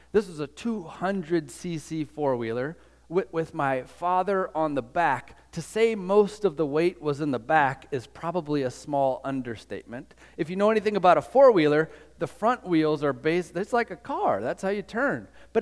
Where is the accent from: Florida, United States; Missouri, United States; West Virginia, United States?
West Virginia, United States; I grew up in West Virginia. It's weird there. Very, very strange.